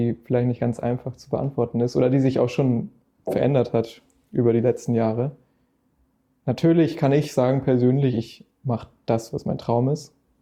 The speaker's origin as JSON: {"language": "German", "region": "Hamburg", "country": "Germany", "said": "Ich komme aus Eimsbüttel, ja, hier in Hamburg."}